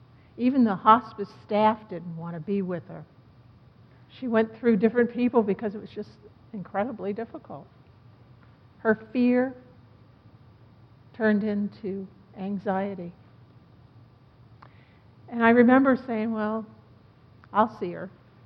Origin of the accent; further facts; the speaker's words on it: Norfolk, Virginia, United States; I grew up down in Norfolk